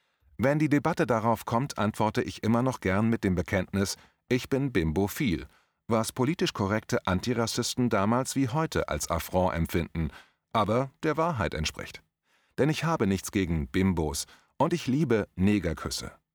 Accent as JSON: {"language": "German", "town": "Limburg", "region": "Hesse", "country": "Germany", "tie": "born or raised there", "said": "in meiner alten Heimatstadt Limburg"}